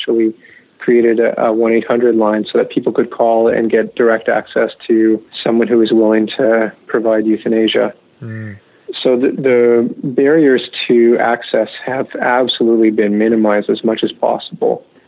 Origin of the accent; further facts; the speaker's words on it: Canada; this requirement on the part of the college violates our charter rights as Canadian citizens.